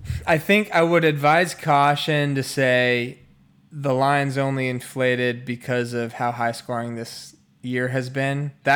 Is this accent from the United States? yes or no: yes; Chicago, Illinois, United States; that is my hometown, Chicago